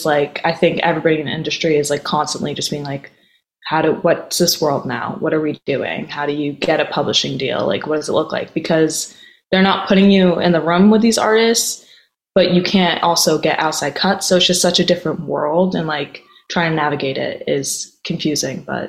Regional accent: New England, United States; especially because we're from New England.

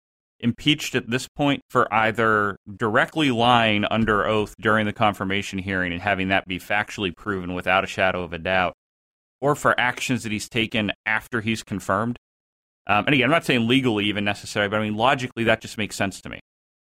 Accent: Youngstown, Ohio, United States; I mean, heck, I grew up in Youngstown, Ohio.

